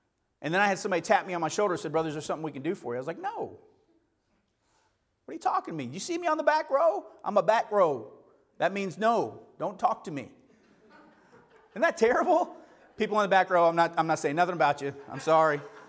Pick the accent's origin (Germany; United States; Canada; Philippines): United States; Arkansas; also born or lived in Illinois; I'm a northern kid. I was born right outside of Chicago. I moved to Arkansas when I was about 11 years old. And so I've lived in Arkansas longer than I ever lived in Illinois.